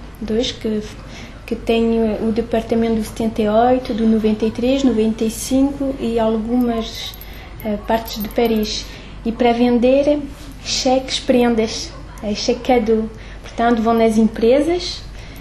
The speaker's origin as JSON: {"language": "Portuguese", "country": "Portugal", "lives_now": "France", "said": "meus pais são portugueses e eu também sou portuguesa. Bom, foi uma escolha deles de vir para a França."}